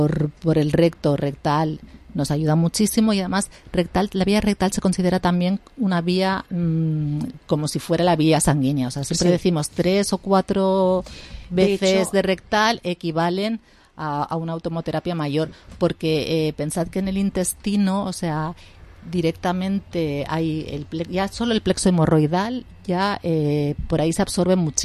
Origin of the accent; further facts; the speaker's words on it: Catalonia, Spain; ya sabéis que soy catalana y no soy generosa ni de venas